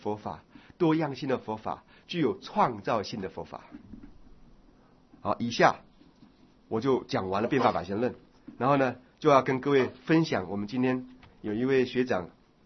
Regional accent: China; 我觉得我们中国人的

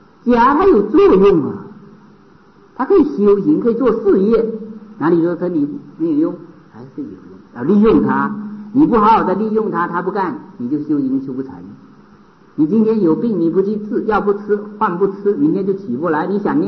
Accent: China; 我们中国人喜欢讲爱人呢，你的爱人啊

